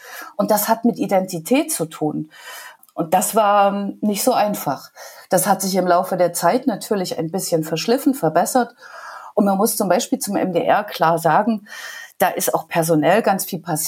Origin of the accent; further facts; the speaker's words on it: East Germany, Germany; Ich komme aus dem Osten, ich habe eine ostdeutsche Biografie.